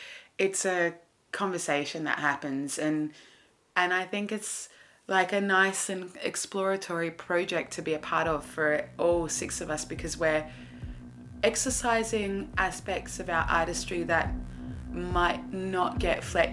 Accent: Australia; now in County Kildare, Ireland; I'm an Australian flute player living in Ireland, and I currently live in County Kildare.

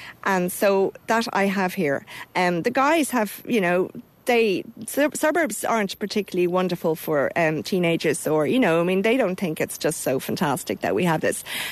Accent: Booterstown, Leinster, Ireland; I never got them at home when I was growing up in Booterstown.

